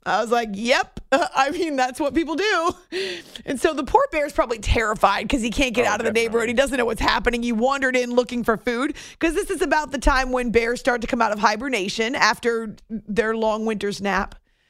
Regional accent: New Hampshire, United States; because I grew up in New Hampshire. We had a bear that lived in our front.

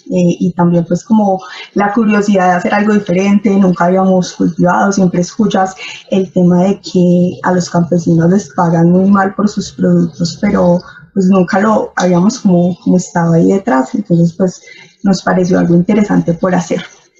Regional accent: Medellín, Antioquia, Colombia; moved away as an adult; now in Bogotá, Colombia; soy de Medellín, hace 5 años estoy viviendo acá en Bogotá. Me vine a vivir acá por mi esposo, me enamoré de un bogotano

